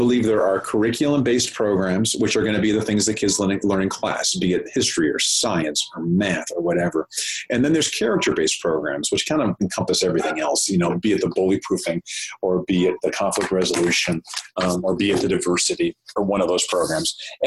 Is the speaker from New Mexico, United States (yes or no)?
no; Michigan, United States; Me? Michigan. Yeah. Suburban Detroit. Yeah, okay. Suburban Detroit